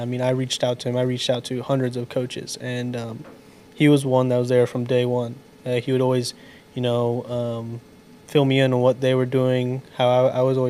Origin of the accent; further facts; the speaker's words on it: Columbus, Ohio, United States; I'm a fifth-year senior, and I'm from Columbus, Ohio.